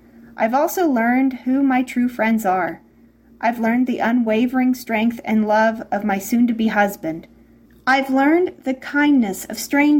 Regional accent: Lubbock, Texas, United States; I was born and raised in Lubbock, Texas.

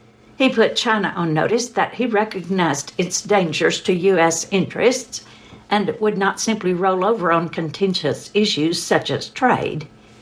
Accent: Odesa, Odesa Oblast, Ukraine; born there; English is a second language; Ronald Reagan was sworn in as President of the United States 2 months before I was born in Odessa.

